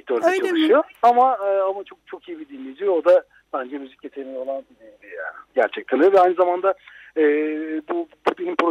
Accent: Istanbul, Turkey; born there; Tabii İstanbul'da doğdum ve makine mühendisliği okudum.

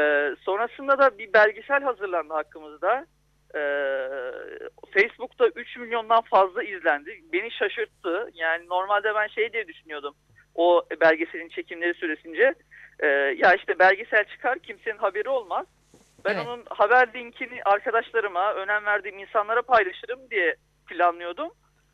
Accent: Balıkesir, Turkey; Balıkesirliyim ben de.

